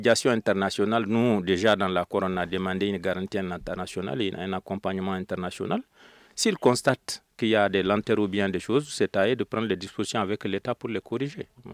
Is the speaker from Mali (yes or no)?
yes; Mali; je suis un Malien